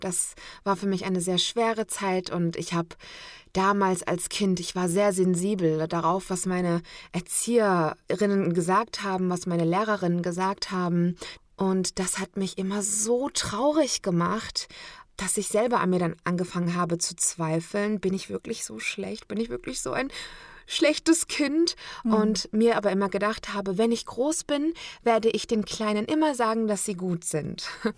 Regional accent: Rastatt, Baden-Württemberg, Germany; Ich komme ja aus Rastatt, aus der Gegend, und da redet man halt Badisch.

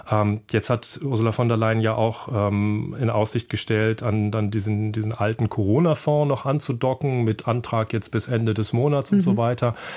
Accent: Germany; born there; Ich stamme aus Slowenien, beziehungsweise meine Familie, bin aber in Deutschland geboren

